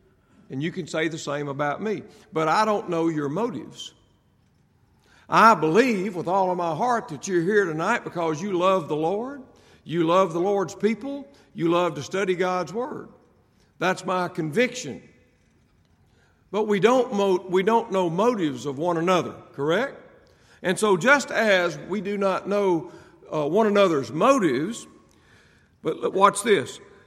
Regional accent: Mississippi, United States; I was born and raised in Mississippi. Now, that is three syllables. I've actually heard people from Mississippi say Mississippi

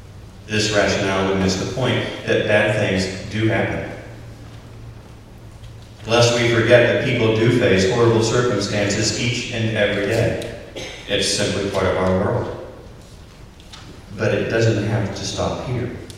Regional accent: Jefferson City, Missouri, United States; a man that I knew from my hometown in Jefferson City, Missouri.

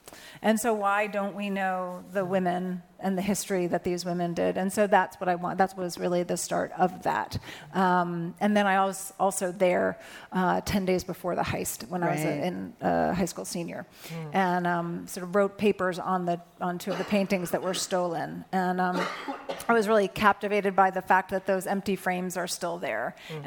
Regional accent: London, United Kingdom; I grew up part in London and part here.

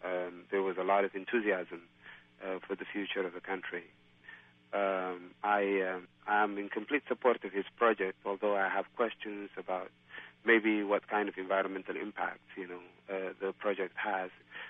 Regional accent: Eritrea; I am from Eritrea myself.

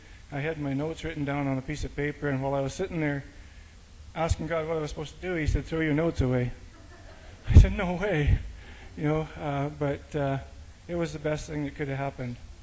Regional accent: Canada; from Canada. And that was basically all I said.

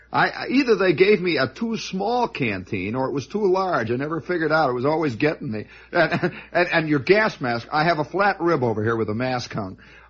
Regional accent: Hammond, Indiana, United States

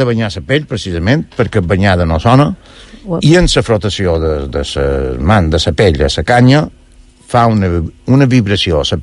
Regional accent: Sa Pobla, Balearic Islands, Spain; Bueno, com que jo som de la Pobla

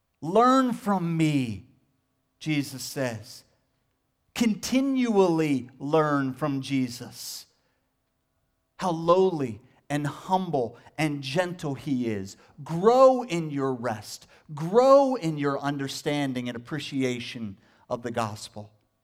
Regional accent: Pennsylvania, United States; I grew up near Lancaster County where the Amish are.

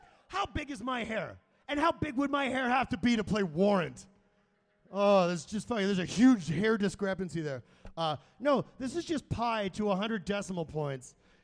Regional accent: Winnipeg, Manitoba, Canada; I'm from St. V, and so I'm like, it's vitals to me, baby. Yeah, that I bet me being from St. Vital explains a lot.

